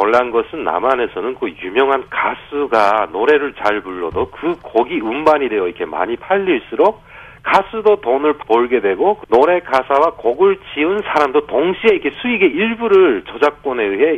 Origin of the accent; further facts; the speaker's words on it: North Korea; 그 북한에서 온 저에게는